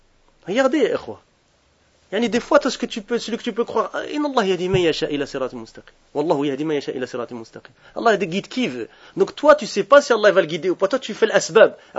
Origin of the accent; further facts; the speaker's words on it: Brussels, Brussels-Capital Region, Belgium; Je connais bien Bruxelles. J'ai grandi à Bruxelles, hein? Je connais bien les gens de Bruxelles. J'ai passé 30 ans à Bruxelles, hein? Hein? En Belgique